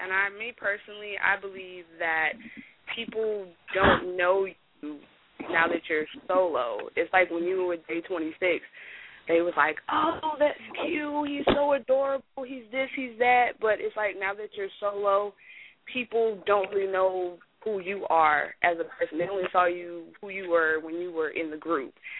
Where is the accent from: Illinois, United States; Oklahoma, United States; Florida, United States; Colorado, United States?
Florida, United States; Miami; I'm from Miami, Florida.